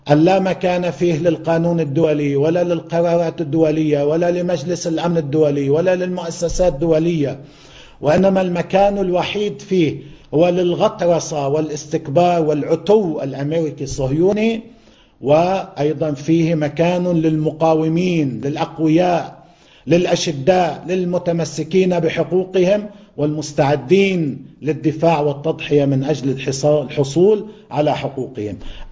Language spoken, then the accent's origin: Arabic; Lebanon; نحن كلبنانيين